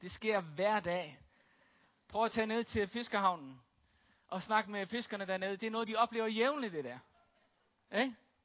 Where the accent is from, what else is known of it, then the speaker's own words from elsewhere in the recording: Faroe Islands; Jeg er født og opvokset på Færøerne, så jeg har set en hel masse ting.